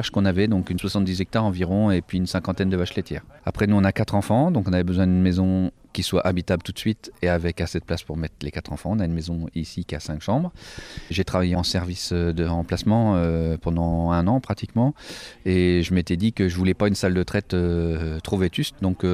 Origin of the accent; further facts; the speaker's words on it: Argentan, Normandy, France; Nous, on vient de l'Orne, on vient d'Argentan.